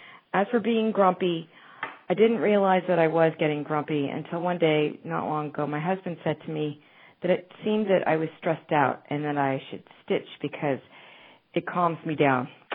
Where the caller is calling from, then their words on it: Millbrae, California, United States; I'm calling from Millbrae, California.